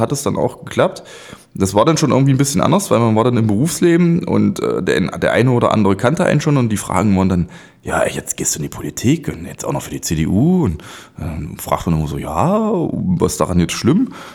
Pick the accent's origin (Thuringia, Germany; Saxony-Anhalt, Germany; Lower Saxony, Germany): Saxony-Anhalt, Germany; Bernburg; Ich bin ja in Bernburg aufgewachsen. Das ist dann später der Salzlandkreis geworden.